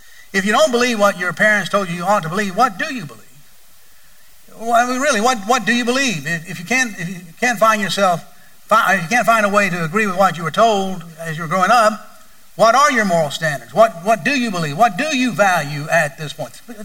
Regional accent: Bible Belt, United States; and by the way, I am not embarrassed to admit that I grew up in the Bible Belt. I'm glad that I grew up in the Bible Belt.

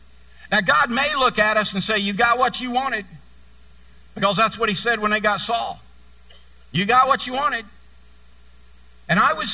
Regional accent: Atlanta, Georgia, United States; I'm from Atlanta, Georgia.

